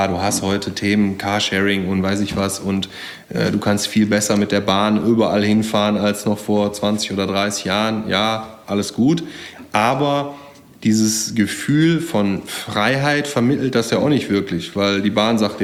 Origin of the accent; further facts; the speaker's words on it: Geldern, North Rhine-Westphalia, Germany; weil ich bin auch auf dem Land groß geworden, ja, erst in Geldern am wunderschönen Niederrhein.